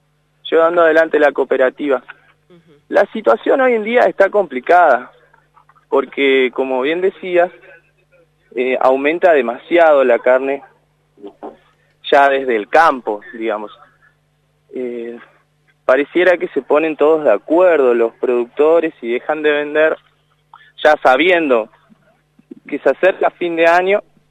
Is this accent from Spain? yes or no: no; Argentina; nosotros como argentinos somos súper carnívoros